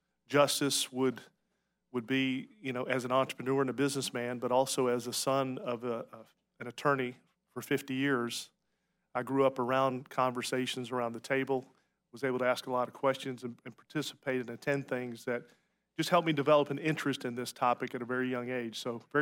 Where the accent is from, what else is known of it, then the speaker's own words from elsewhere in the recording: Florida, United States; I am from Central Florida. … from District 24. That's about an hour north of Orlando in Horse Country. So it's the farmland part of Florida.